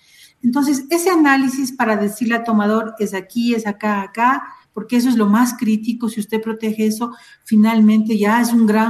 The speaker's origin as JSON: {"language": "Spanish", "country": "Ecuador", "said": "No soy de Quito, en realidad soy de otra provincia, pero soy ecuatoriana."}